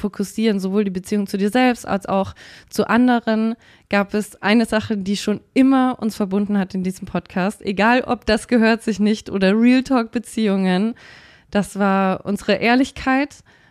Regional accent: Bavaria, Germany; Ich komme nicht aus München. Ich komme aus dem Frankenland, aus der Nähe von Nürnberg. Nur um das mal klarzustellen, ich bin aus München geflohen.

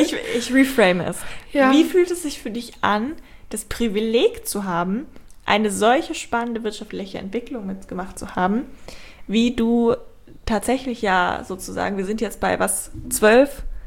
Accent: Braunschweig, Lower Saxony, Germany; Ich bin aus Braunschweig, wo ich herkomme, bis nach Hamburg gefahren

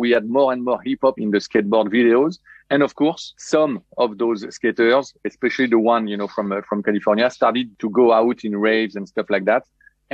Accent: Paris, Île-de-France, France; English is a second language; Yeah, I'm totally French, born and raised in Paris. … like a really French name.

